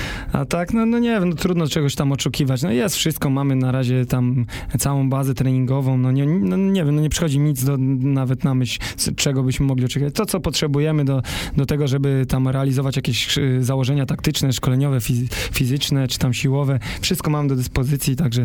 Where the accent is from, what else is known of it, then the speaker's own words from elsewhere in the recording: Zielona Góra, Lubusz Voivodeship, Poland; jestem z Zielonej Góry, tu się wychowałem.